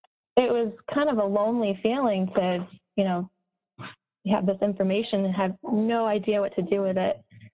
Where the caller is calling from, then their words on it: Boise, Idaho, United States; I live in Boise, Idaho.